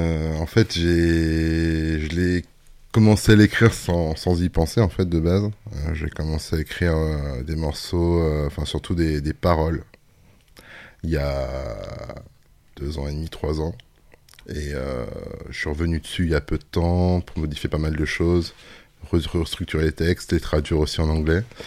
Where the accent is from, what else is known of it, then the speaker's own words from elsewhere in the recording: Angers, Pays de la Loire, France; Alors, je viens d'où? Je viens d'Angers, du coin dans tous les cas.